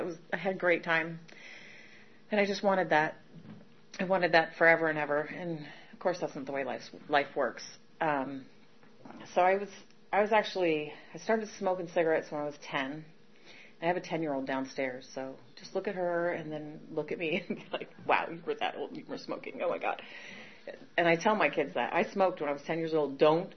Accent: Boise, Idaho, United States; So a little bit about me. I grew up in Boise, Idaho.

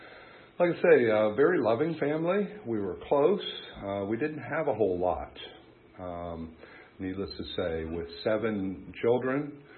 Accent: Phoebus, Virginia, United States; I'm the kid from Phoebus, right?

